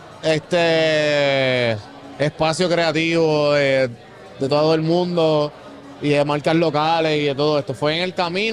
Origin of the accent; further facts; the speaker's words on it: Santurce, Puerto Rico; yo visito mucho la Serra. Porque vivo muy cerca también. Soy de Santurce.